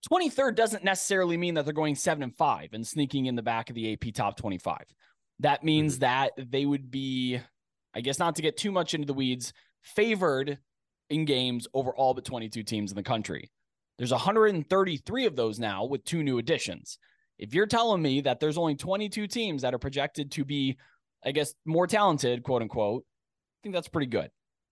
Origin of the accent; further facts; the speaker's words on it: Cleveland, Ohio, United States; accent: Cleveland; that is my Cleveland accent coming through there.